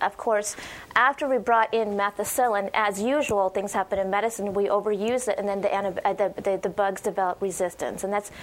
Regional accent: Oregon, United States; also born or lived in Canada; I'm actually Canadian by birth, but don't hold that against me because I naturalized and moved to Oregon. I've actually been a duck all my life, and went to school there

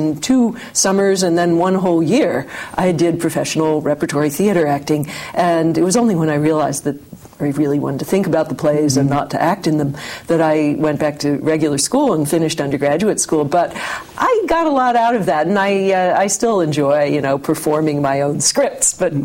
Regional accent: Bryn Mawr, Pennsylvania, United States; also born or lived in New York City; Well, I was born in New York City, but then soon after that, we moved to suburban Philadelphia. So I grew up on what was called the Main Line in Bryn Mawr, Pennsylvania.

